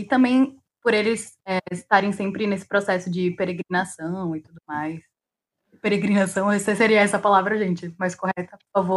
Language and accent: Portuguese; Northeast Region, Brazil; Como nordestina, tudo bem não saber isso, porque, né, nossa cultura é muito vasta.